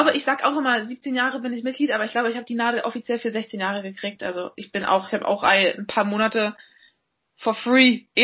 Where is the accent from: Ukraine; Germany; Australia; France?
Germany; Berlin; bin jetzt mal wieder in meiner Heimatstadt zu Hause in Berlin und genieße das Leben hier in Berlin.